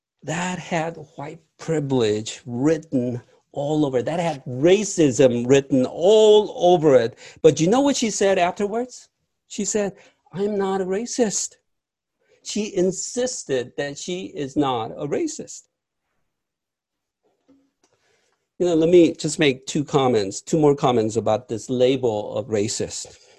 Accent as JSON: {"language": "English", "country": "South Korea", "tie": "born or raised there", "said": "I grew up in Korea, and when I was growing up"}